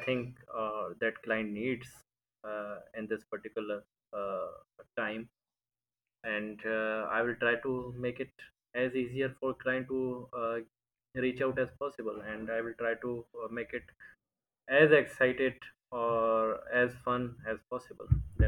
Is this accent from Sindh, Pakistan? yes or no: yes; Karachi, Sindh, Pakistan; I'm from Pakistan in Karachi specifically